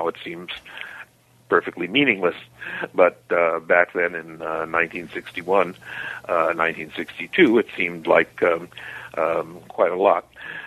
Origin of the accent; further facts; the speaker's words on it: New York City, New York, United States; Well, I grew up, I was born in Harlem, which is the black ghetto of New York City, in Harlem Hospital on 138th Street and Lenox Avenue